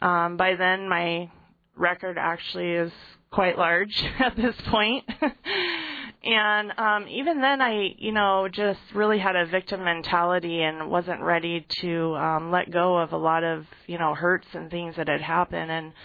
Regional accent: Ketchikan, Alaska, United States; I actually was born and raised in Ketchikan, Alaska, and grew up in different logging camps. My dad was a logger for many years. And I had a lot of different experiences in Alaska and moved around kind of a lot, I guess.

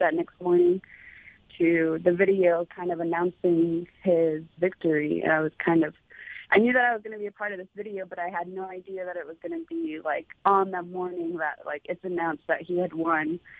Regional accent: Kotzebue, Alaska, United States; my simple life and my simple story from growing up in Kotzebue

